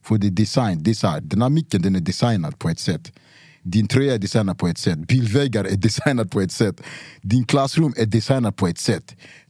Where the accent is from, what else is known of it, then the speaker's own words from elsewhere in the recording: Cameroon; jag är från Kamerun, det är tropiskt. Vi har regnskogar.